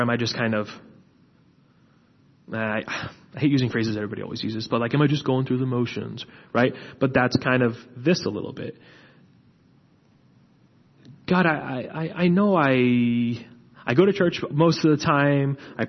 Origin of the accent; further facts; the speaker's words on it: Oklahoma, United States; Jim Thorpe is from my home state. He's from Oklahoma.